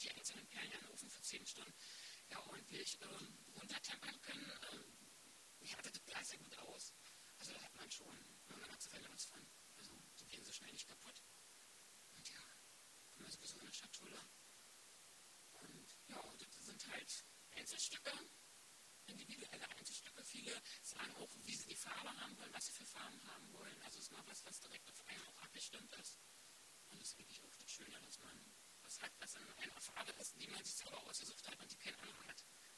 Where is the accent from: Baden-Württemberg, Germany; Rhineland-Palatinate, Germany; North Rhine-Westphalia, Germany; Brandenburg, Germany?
Brandenburg, Germany; Großeneindorf; Also ich bin ja in Großeneindorf aufgewachsen. Großeneindorf ist für mich einfach meine Kindheit gewesen.